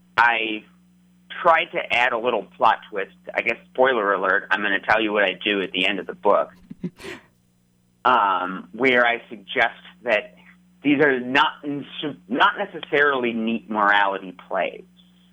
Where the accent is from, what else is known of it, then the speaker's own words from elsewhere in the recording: United States; certainly as an American, the histories of colonization and genocide.